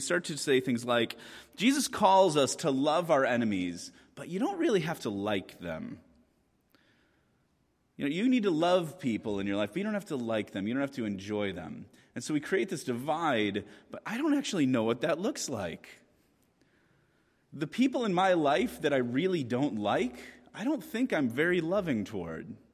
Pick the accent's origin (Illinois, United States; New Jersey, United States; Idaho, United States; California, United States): Illinois, United States; Chicago; now in Washington, United States; I grew up in Chicago. In Chicago, when somebody wants to curse you, they just curse you.